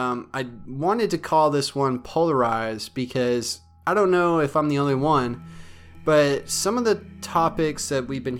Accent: Maine, United States; born there; now in Alabama, United States; I wasn't born here. I was born in Maine. I moved down to the state of Alabama around early 2000.

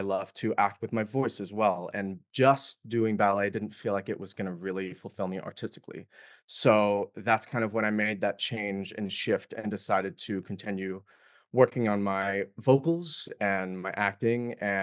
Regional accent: Texas, United States; I grew up in Texas, so that was very popular there.

